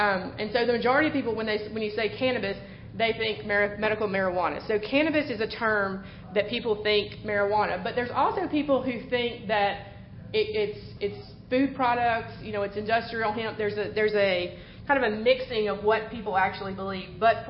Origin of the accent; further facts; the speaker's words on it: Georgia, United States; we did oversample Georgia because we are from Georgia.